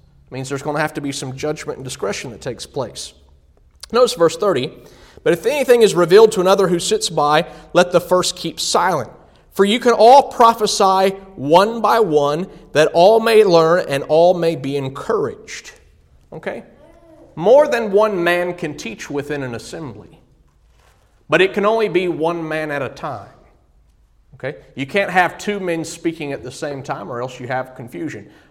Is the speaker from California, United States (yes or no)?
no; Georgia, United States; Growing up in the congregation I grew up in Georgia, all the brethren amened all the time.